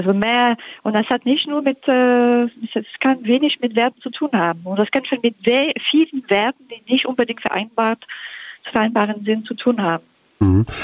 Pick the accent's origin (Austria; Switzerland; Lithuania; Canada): Canada; Quebec; Und dann in Quebec, wo ich herkomme, das wird auch so verkauft. Wir können das, weil wir Quebecois sind.